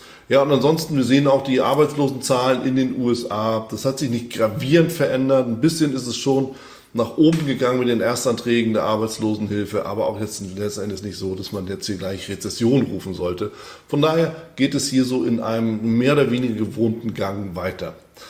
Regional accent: Hamburg, Germany; Als Hamburger kann ich sagen, das ist mal was anderes.

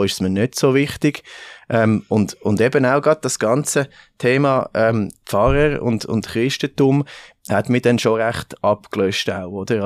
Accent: Zurich, Switzerland; also born or lived in Bern; eigentlich die grosse Änderung ist gewesen, wo wir dann ins Zürich-Biet sind gezügelt. Mein Vater hat den Arbeitgeber gewechselt und so sind wir eigentlich in Richterswil dann, sind wir aufgewachsen, ich und mein Bruder, mit der Familie.

